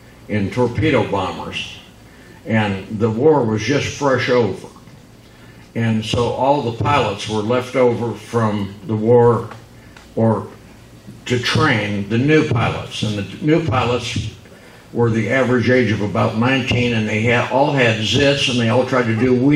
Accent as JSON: {"language": "English", "region": "Indiana", "country": "United States", "tie": "born there", "said": "In 1928, and I was born in Indiana."}